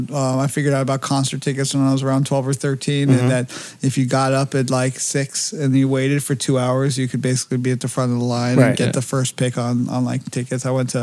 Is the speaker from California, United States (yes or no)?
yes; Los Angeles, California, United States; I grew up what they call it, the slums of Beverly Hills.